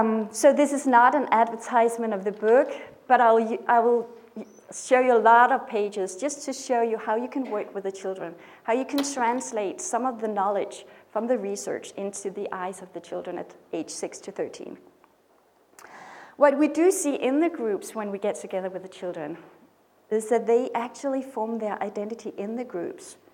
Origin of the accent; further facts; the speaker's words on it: Denmark; English is a second language; I'm from Denmark. … I am from Denmark. And I know my English is a bit rusty